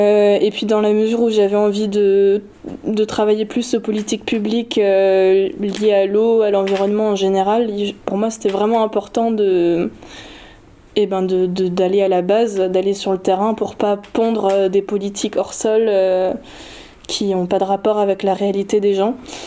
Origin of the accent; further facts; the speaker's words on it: Paris, Île-de-France, France; also born or lived in Mulhouse; Je ne suis pas du tout issue du milieu agricole. J'ai grandi à Paris et en Alsace, à Mulhouse, donc plutôt des grandes villes.